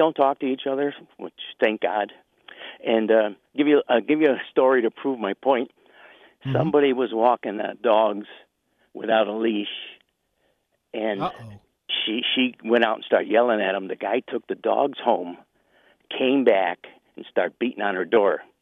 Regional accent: Midwest, United States; now in Reno, United States; I can't tell you. But somewhere in the Midwest. Well, you could tell by the accent where I'm from.

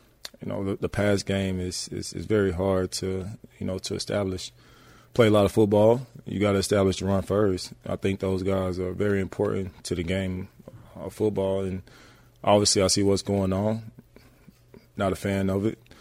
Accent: South Carolina, United States; I'm not from Houston. I'm from South Carolina, so I really don't understand much about that.

